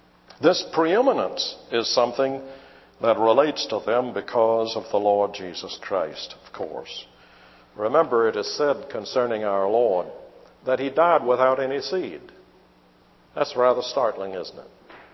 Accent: United States; But I'll tell you, as an American, I'm very glad that we are not opposed to the nation Israel.

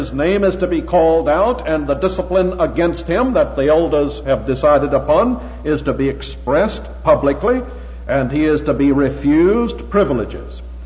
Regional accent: Charleston, South Carolina, United States; I grew up in the First Presbyterian Church of Charleston, South Carolina, which is one of our old Presbyterian churches in this country.

